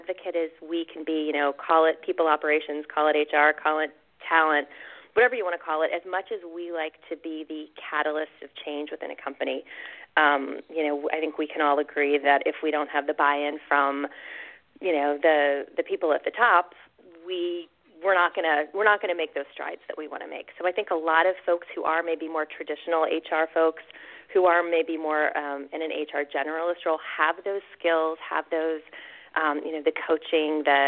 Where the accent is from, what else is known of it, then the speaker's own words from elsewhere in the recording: North Carolina, United States; also born or lived in New York; now in Philadelphia, United States; I'm actually from the South. So I've lived in just about every southern state, but went to high school and my first part of college in North Carolina. So it's probably just easier to say I am a North Carolinian.